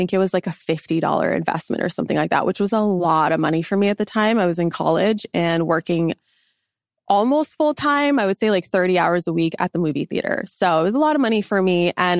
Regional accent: Los Angeles, California, United States; Like, I am not a rain girl. I need sunshine. I grew up in Los Angeles. Like, I need the sun.

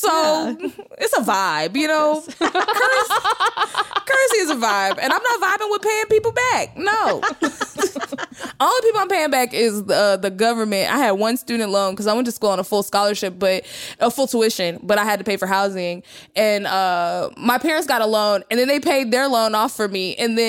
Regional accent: Texas, United States; they'll call from an area code that's from your area code, which I'm from Texas.

